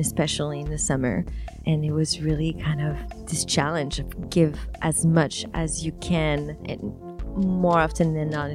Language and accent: English; Paris, Île-de-France, France; I was born in Paris in a rather privileged home and, you know, going to private school and having country homes and in a very eclectic town, right? A lot of culture, very eccentric family.